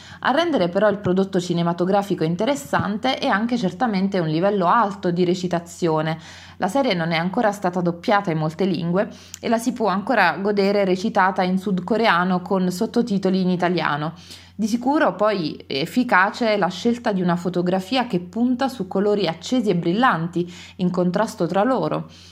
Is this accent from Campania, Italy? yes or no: yes; Campania, Italy; vengo dalla provincia di Benevento e credo di dovere alla mia provenienza la mia natura da strega